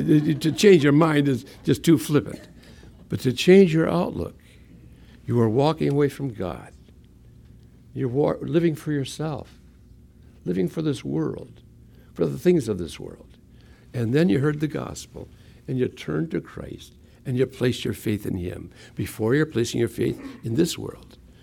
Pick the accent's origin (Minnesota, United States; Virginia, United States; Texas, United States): Minnesota, United States; Hinckley; also born or lived in Princeburg; I was born in a little town called Princeburg, Minnesota. People think I was born in Hinckley. I was born in Princeburg.